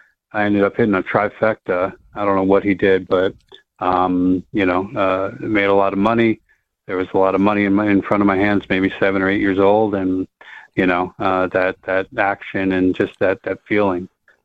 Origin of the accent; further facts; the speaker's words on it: Arizona, United States; And I grew up out west in Arizona, but I went to Del Mar.